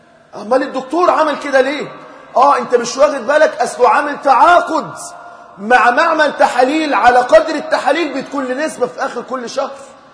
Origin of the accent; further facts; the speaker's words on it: Egypt; احنا علماء المسلمين من مصر بالذات